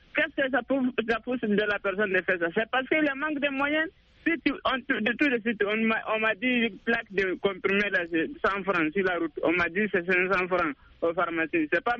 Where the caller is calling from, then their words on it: Gagnoa, Gôh-Djiboua, Côte d’Ivoire; Je suis de Gagnoua.